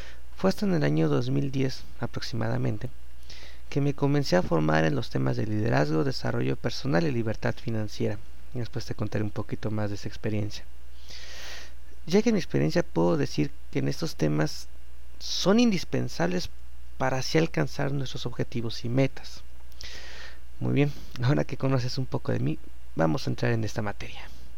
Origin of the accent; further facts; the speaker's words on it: Mexico City, Mexico; born there; Nací en 1981 en la Ciudad de México.